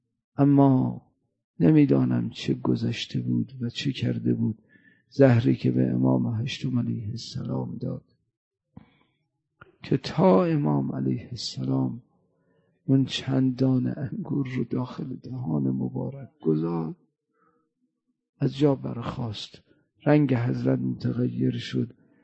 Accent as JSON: {"language": "Persian", "country": "Iran", "said": "ما ایرانی هستیم"}